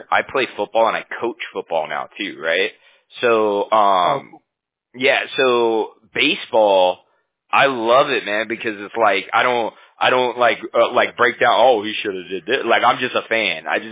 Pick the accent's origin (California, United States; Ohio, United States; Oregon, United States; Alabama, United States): California, United States; Huntington Beach; because I'm from Huntington Beach, right? So it's like a 7 hour drive, you know.